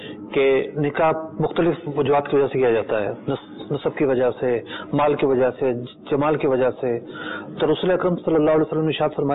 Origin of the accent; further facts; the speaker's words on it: Karachi, Sindh, Pakistan; اگر میں سندھ میں پلا بڑا نہ ہوتا تو مجھے سمجھ میں نہ آتی, کیونکہ کراچی جیسے شہر میں تو جو ہے وہ اینٹوں کا دور ہی نہیں ہے